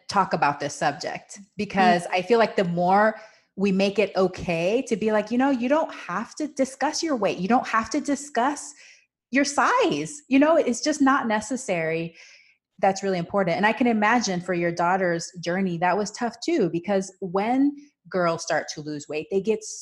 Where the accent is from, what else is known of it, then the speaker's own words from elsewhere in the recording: Panama; And so I grew up with this in Panama.